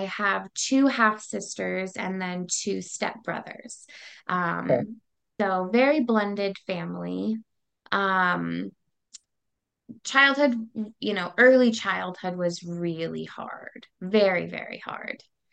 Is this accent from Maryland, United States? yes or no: no; La Mesa, California, United States; also born or lived in Apple Valley / Victorville / Hesperia; So I was born in La Mesa, San Diego, California. I lived there my whole life until about middle school, and my grandma had a stroke, and so we moved up to the high desert